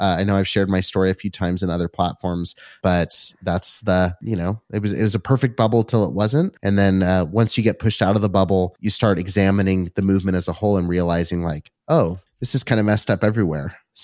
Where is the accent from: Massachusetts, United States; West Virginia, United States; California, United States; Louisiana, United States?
California, United States; Yeah, I grew up in Southern California.